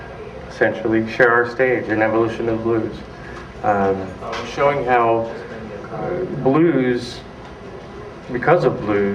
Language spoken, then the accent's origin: English; Portland, Oregon, United States; I come from Portland, Oregon